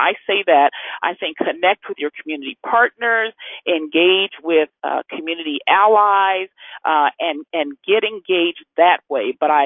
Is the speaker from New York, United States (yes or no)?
yes; New York, United States; I'm sorry, I'm from New York, and oftentimes we'll start getting going really fast, so I'll try to slow down.